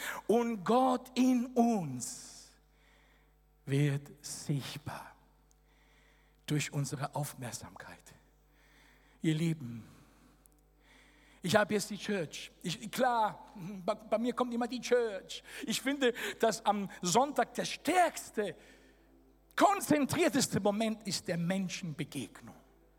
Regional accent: Italy; Ich bin Italiener, ich kann es euch sagen.

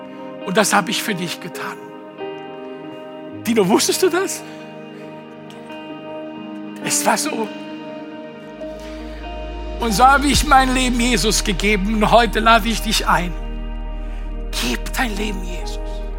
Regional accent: Sicily, Italy; Denn ich als Kind in Sizilien, als 2-3-Jähriger, bin ich manchmal weggerannt

